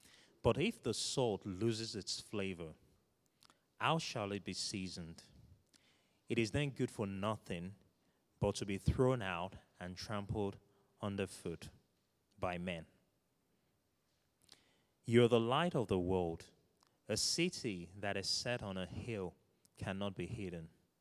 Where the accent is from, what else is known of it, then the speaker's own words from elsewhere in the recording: Nigeria; born there; I'm Nigerian by birth.